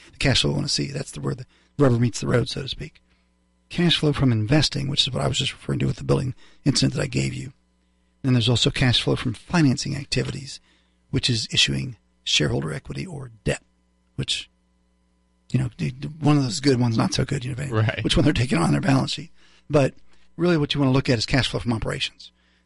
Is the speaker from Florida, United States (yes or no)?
no; Ohio, United States; I grew up in Northern Ohio, so I'm a big Ohio State and Woody Hayes fan.